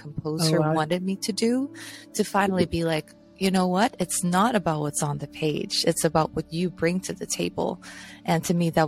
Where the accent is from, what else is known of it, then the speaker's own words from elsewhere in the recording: Bangkok, Thailand; English is a second language; So I grew up in Bangkok in Thailand, and it's very common that Asian kids start on the piano and on the violin.